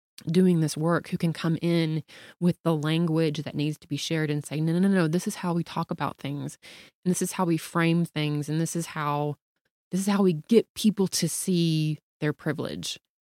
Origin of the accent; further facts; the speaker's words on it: the South, United States; I mean, I grew up in the South.